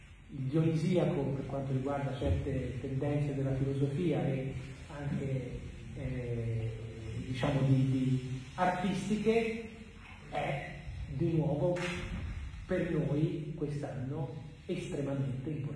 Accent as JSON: {"language": "Italian", "town": "Viareggio", "region": "Tuscany", "country": "Italy", "said": "Io sono di Viareggio originariamente."}